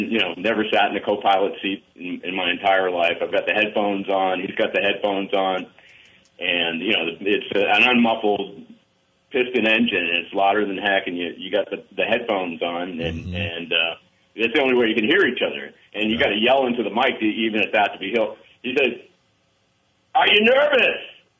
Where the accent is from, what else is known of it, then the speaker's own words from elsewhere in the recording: Methuen, Massachusetts, United States; born there; I hail from the Bay State. I was born in Methuen, Massachusetts